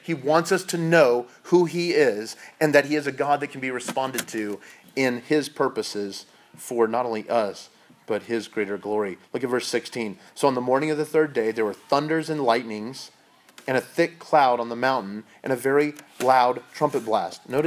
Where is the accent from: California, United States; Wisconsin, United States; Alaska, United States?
California, United States; also born or lived in Texas; when I lived in Texas, I never heard thunderstorms like that. I grew up in California and I had heard thunder before, but it wasn't like that.